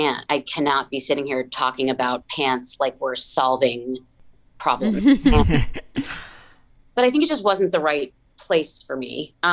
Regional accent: New Jersey, United States; I had a neighbor growing up in New Jersey.

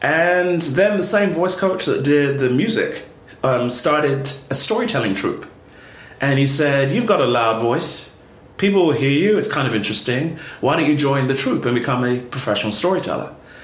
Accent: London, United Kingdom; moved away as an adult; I was originally born and raised in London, England. My parents are from Trinidad and Tobago originally. So we lived in England essentially for the first 18 years of my life.

